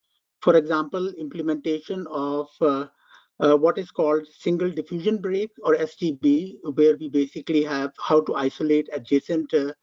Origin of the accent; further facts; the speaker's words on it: Pakistan; I grew up in Pakistan, and there were not many opportunities at that time